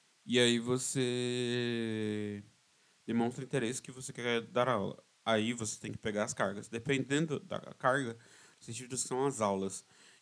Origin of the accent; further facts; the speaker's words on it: São Paulo, Brazil; que eu sou paulistano e também nem sei como é que funciona nas outras cidades aqui de São Paulo.